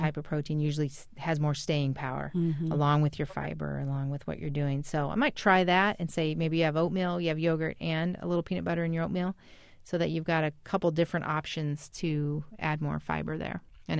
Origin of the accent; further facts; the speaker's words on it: Iowa, United States; at our little station in my hometown in Iowa and loved radio from the time I was young.